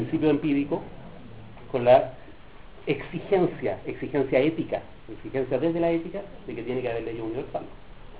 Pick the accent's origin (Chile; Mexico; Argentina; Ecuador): Chile; yo soy chileno, no, nunca he podido evitarlo, he tratado de nacionalizarme nigeriano varias veces, pero soy chileno